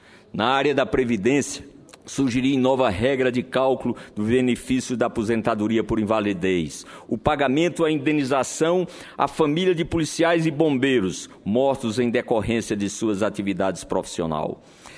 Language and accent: Portuguese; Jatobá, Pernambuco, Brazil; born there; aos meus conterrâneos da minha pequena Jatobá, onde eu nasci.